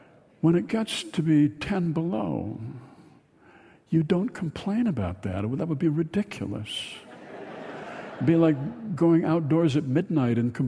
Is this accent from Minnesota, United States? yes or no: yes; Minnesota, United States; I'm not a big talker at all. I'm from Minnesota. I'm a good listener.